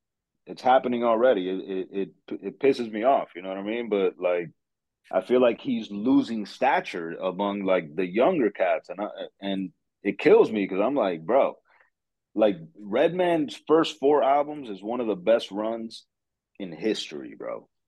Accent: Miami, Florida, United States; Like I'm from Miami, bro.

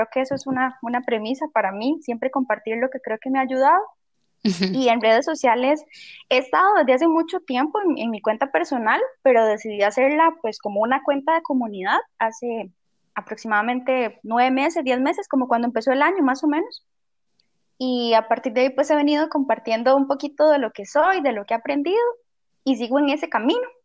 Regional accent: Costa Rica; yo soy costarricense, tengo 25 años, dentro de poco menos de 2 meses cumplo 26

